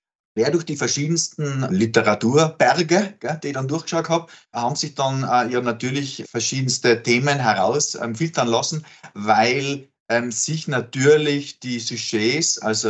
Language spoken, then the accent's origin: German; Linz, Upper Austria, Austria; born there; Also ich bin 1971 in Linz geboren, habe dann in Innsbruck und in New Orleans Geschichte studiert